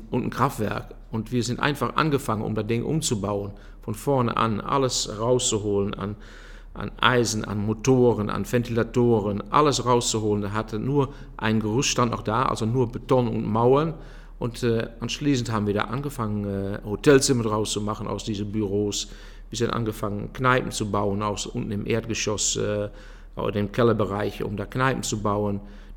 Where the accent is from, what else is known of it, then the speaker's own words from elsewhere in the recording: Haaksbergen, Overijssel, Netherlands; German is a second language; now in Germany; Wahrscheinlich an den Namen oder auch an die Sprache kann man schon hören. Ich komme aus Holland, original, gebürtig, in Haaksbergen in Twente. An der deutschen Grenze ist das fast. Bin 63 Jahre alt, wohne zusammen hier in die schönste Stadt am Niederrhein, in Gried.